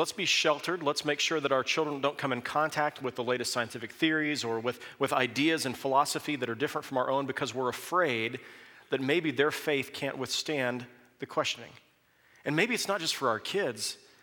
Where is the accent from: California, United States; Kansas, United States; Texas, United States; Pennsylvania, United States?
Kansas, United States; Growing up in Kansas, it was the State Board of Education that first introduced me to this notion.